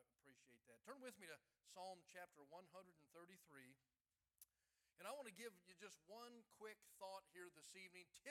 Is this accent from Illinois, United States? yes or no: yes; Lincoln, Illinois, United States; I grew up in Lincoln, Illinois. All of you know where Lincoln is.